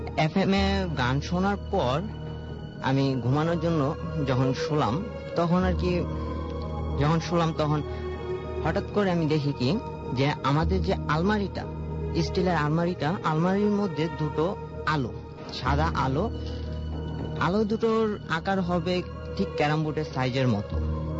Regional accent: Dhaka, Dhaka Division, Bangladesh; আমি ঢাকাতেই থাকি

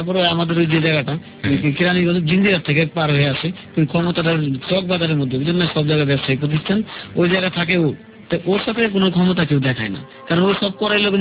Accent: Dhaka, Dhaka Division, Bangladesh; আমরা তো এত ছোটতে বড় হয়েছি ঢাকা শহর

